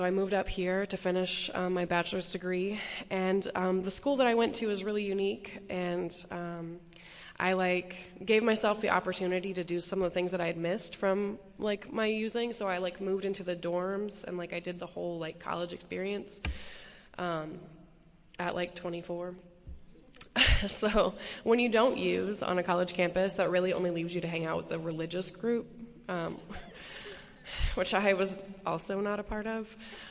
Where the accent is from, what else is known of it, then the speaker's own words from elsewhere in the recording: the South, United States; but I'm from the South, so I'm sensitive to that kind of thing.